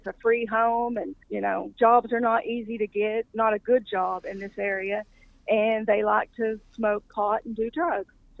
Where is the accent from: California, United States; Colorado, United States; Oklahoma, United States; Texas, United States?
Oklahoma, United States; Ringling; I mean, I grew up in Ringling, which is, everybody was, you know, go party in Wilson or go party in Ringling.